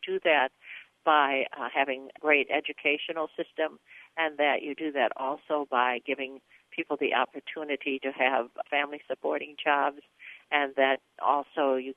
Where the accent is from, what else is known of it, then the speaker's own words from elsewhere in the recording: Wisconsin, United States; We have lots of people come up, and once they find out we're from Wisconsin, they talk about support they may have given us.